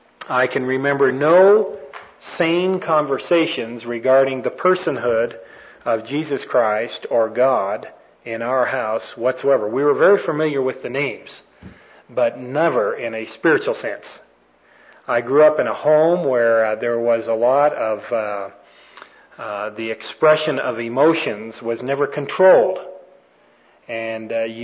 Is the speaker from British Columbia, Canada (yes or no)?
no; Toronto, Ontario, Canada; I was born and raised in Canada, in the area of Toronto, Ontario, which is north of Buffalo, about 90 miles, or right across the lake from Cleveland.